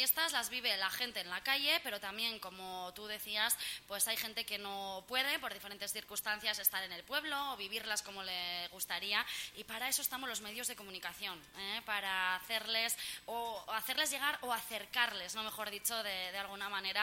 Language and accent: Spanish; Falces, Navarre, Spain; Ya saben que soy falcesina de pro, que soy muy, muy, muy de mi pueblo